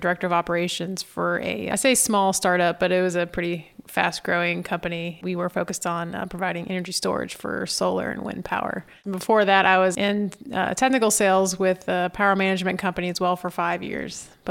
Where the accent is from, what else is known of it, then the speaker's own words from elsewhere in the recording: Indiana, United States; moved away as an adult; It was a bit of a culture shock growing up in Indiana, moving there right out of high school.